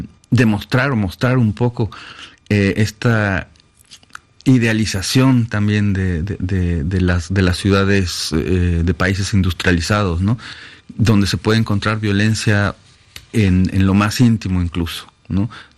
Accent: Mexico City, Mexico; yo tengo buenos recuerdos sobre mi infancia en Olivar del Conde, por ejemplo, en Molino de Rosas

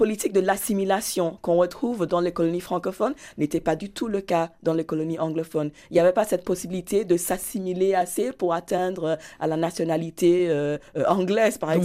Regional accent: Ghana; first language English; French is a second language; Parce que l'anglais, c'est ma langue maternelle du fait de l'histoire coloniale du Ghana. Mais bien sûr, je parle d'autres langues aussi.

